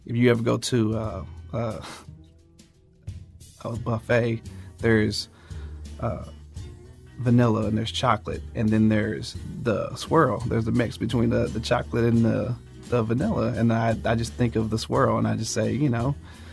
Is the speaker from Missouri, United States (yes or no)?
yes; St. Louis, Missouri, United States; now in Florissant, United States; I currently live in Florissant. I am a husband and father of one. I grew up primarily in North St. Louis, right around Page and Goodfellow.